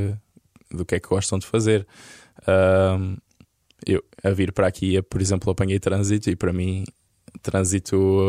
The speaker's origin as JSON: {"language": "Portuguese", "town": "Lousã", "region": "Coimbra", "country": "Portugal", "said": "eu sou muito apegado à Lausanne, que é onde eu sou. Eu não sou de Coimbra, sou mesmo da Lausanne, que é a meia hora de Coimbra."}